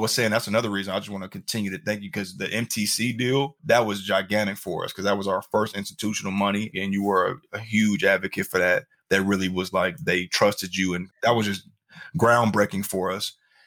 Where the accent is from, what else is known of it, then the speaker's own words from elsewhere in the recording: Kansas City, Missouri, United States; ironically enough, Walt Disney is from my hometown of Kansas City.